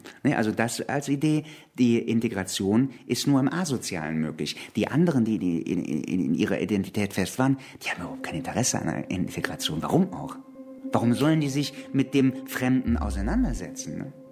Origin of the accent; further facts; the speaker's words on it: Cologne, North Rhine-Westphalia, Germany; Also ich bin in Kalk aufgewachsen. Im Problemviertel, aber in einem anständigen Haushalt.